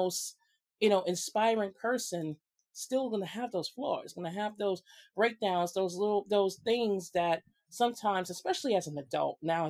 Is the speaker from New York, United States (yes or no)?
yes; Brooklyn, New York, United States; Definitely born and raised in Brooklyn. All areas I've ever been in. East New York, Crown Heights, and now Bedford-Stuyvesant or Bed-Stuy or Stuyvesant Heights.